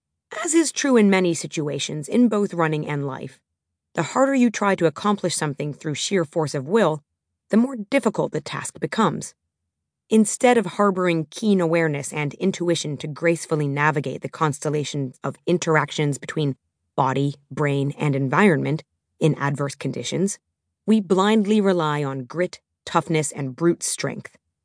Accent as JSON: {"language": "English", "town": "Minneapolis", "region": "Minnesota", "country": "United States", "tie": "born or raised there", "said": "I grew up watching the Twin Cities Marathon in my hometown of Minneapolis, Minnesota, every fall with my dad."}